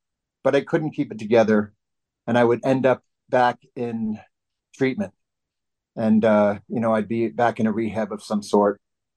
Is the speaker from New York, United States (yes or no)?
yes; Long Island, New York, United States; 18 was the drinking age in New York, where I grew up. I grew up on Long Island.